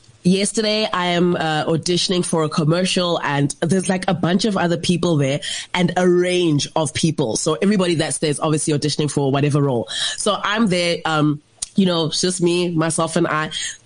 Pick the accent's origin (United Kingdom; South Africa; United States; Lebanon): South Africa; You know, being South African is tricky.